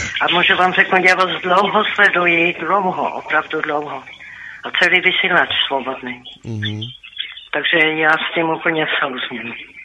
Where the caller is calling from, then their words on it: Ostrava, Moravian-Silesian Region, Czechia; Jsem z Ostravy, dalo by se s panem